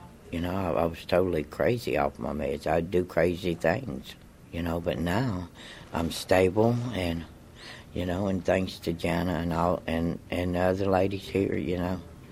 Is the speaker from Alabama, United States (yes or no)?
yes; Alabama, United States; now in Birmingham, United States; I'm not from Birmingham. I'm from South Alabama, and I come up here to treatment and decide to stay up here.